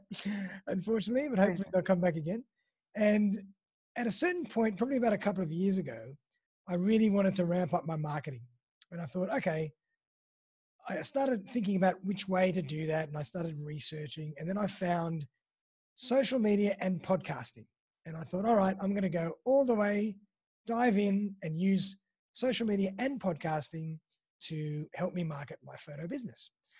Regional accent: Sydney, New South Wales, Australia; Sydney boy, born and bred in Sydney.

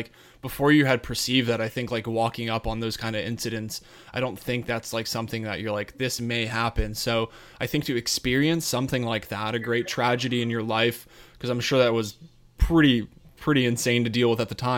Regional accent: Colorado, United States; I grew up in Colorado and I was running around the forest there just doing the same exact thing with my neighbor.

